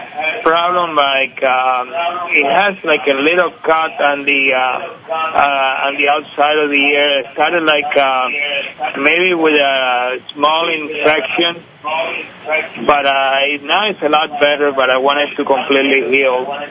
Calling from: Tampa, Florida, United States; Tampa, Florida.

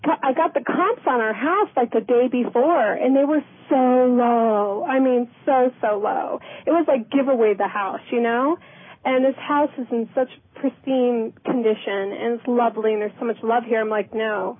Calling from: Colorado, United States; Colorado.

